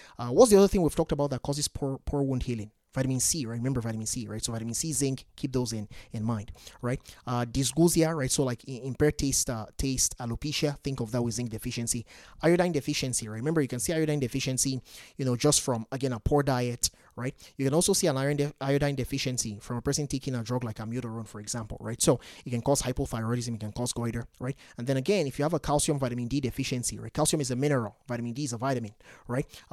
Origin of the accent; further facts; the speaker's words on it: Nigeria; Growing up in Nigeria was a tough life, right?